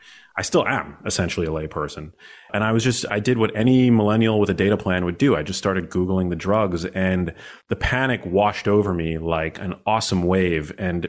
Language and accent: English; New York City, New York, United States; I'm born and raised in New York City. And so we had access to all these incredible medical institutions